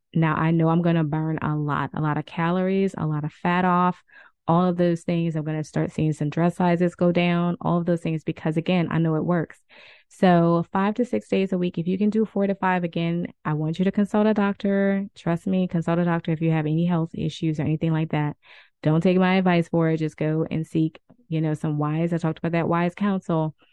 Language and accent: English; New Orleans, Louisiana, United States; I'm from the South. I'm from New Orleans. So we say soft drinks.